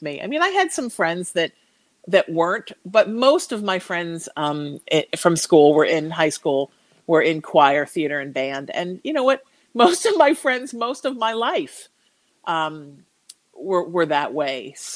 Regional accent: Connecticut, United States; So I'm from Connecticut, and I've always been, I like very New England tailored preppy L.L. Bean kind of clothes.

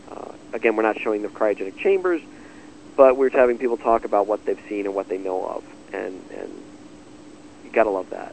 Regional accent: United States; I'm an American, and I'm very proud of what I do.

